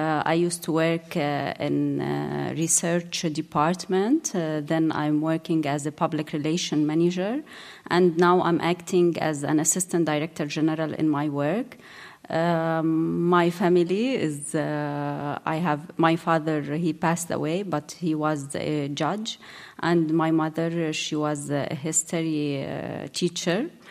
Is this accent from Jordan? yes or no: yes; Jordan; I'm coming from Jordan. Jordan actually is a small country with poor resources, but we are focusing very much on the human resources.